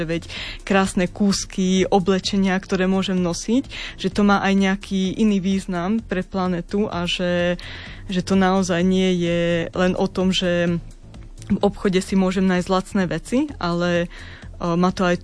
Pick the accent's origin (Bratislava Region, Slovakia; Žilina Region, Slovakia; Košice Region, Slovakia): Košice Region, Slovakia; Rožňava; ja pochádzam z Rožňavy a vyrastala som keď som bola malé dieťa na dedine, kde sme mali veľa moruši stromov.